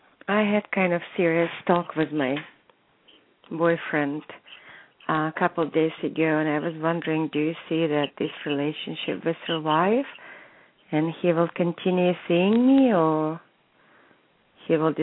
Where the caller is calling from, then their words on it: California, United States; I'm calling from California.